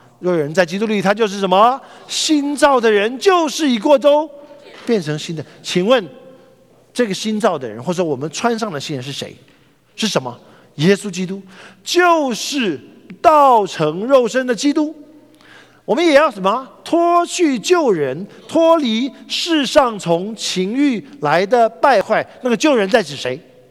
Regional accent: China; 就是我们中国人讲话的时候，

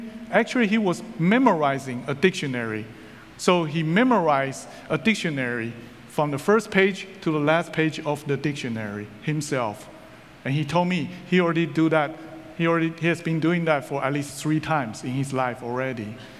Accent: Taiwan; first language Mandarin; English is a second language; And I came from Taiwan, so my original language was Mandarin. And then I need to learn to speak English.

